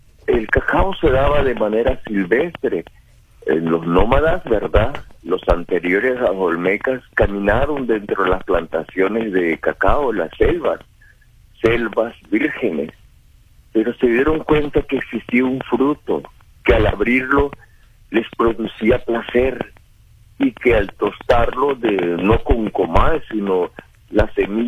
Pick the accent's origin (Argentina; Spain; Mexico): Mexico; Tabasco; como felices somos todos los tabasqueños.